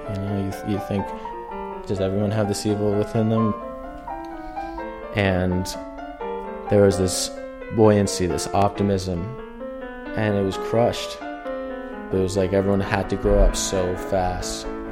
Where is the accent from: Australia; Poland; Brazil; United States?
United States; Cambridge, Massachusetts; I grew up in Cambridge. I went to Cambridge Rindgenland High School